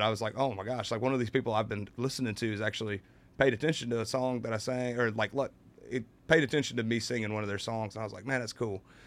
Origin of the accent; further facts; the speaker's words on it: Carolina, United States; since I'm from Carolina and … is from Carolina